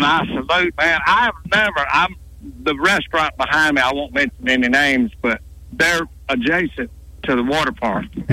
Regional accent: United States; I'm an American, but I'm proud to be an American.

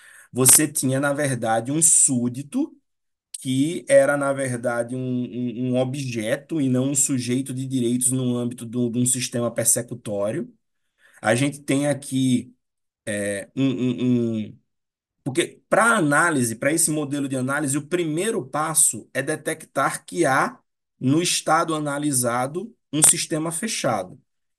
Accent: Brazil; Obviamente, sendo brasileiro, me trouxe também, veio a curiosidade, na verdade, de me aprofundar no sistema da ditadura militar do Brasil

